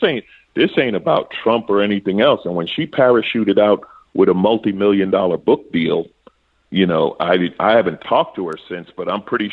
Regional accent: New York, United States; born there; now in Los Angeles, United States; I was born in New York. I live in L.A.

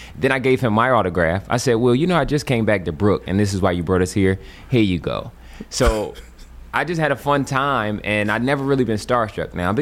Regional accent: Philadelphia, Pennsylvania, United States; And so, you know, growing up in Philly in the 90s, in the hood, saying, yo, I want to act.

